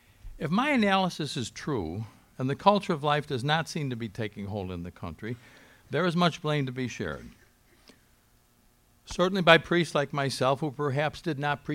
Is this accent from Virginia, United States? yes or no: no; Chicago, Illinois, United States; Of course, I'm from Chicago, so as I say, it truly is a distinct pleasure to be here with you.